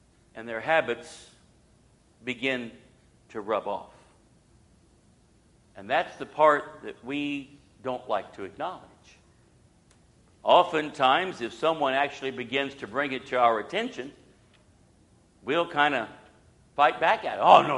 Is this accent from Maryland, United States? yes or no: no; Ohio, United States; Brand new school down here in Alabama, and I was from Ohio.